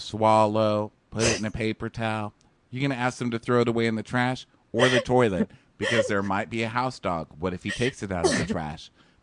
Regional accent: Texas, United States; And it's really hard growing up in Texas as a gay man. Okay. Yes. I mean, I did it.

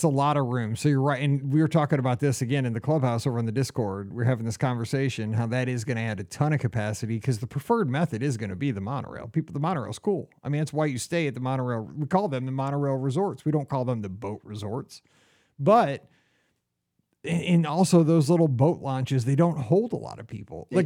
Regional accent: Missouri, United States; which is cool with me because I'm from Missouri.

